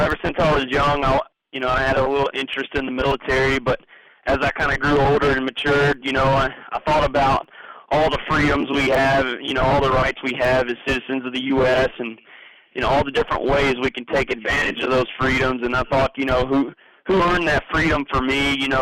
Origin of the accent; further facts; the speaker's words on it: Piedmont, South Carolina, United States; Originally, I'm from Piedmont, South Carolina. It's just below Greenville, South Carolina.